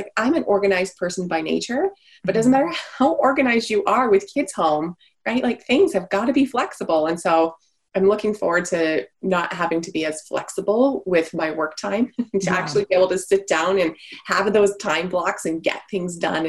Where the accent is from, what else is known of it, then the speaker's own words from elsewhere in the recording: Canada; So for your listeners, I am Canadian. And so here in Ontario